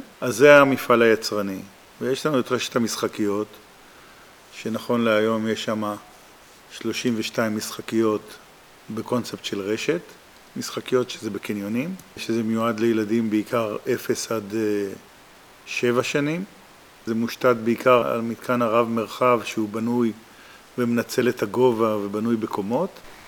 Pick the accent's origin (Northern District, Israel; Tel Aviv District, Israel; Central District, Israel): Tel Aviv District, Israel; Ramat HaSharon; גדלתי ברמת השרון.